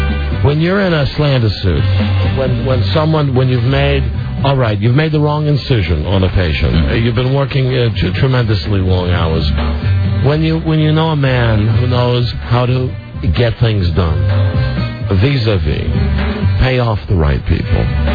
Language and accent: English; New York, United States; When I was growing up in the Bronx, I was good friends with Larry Zeiger.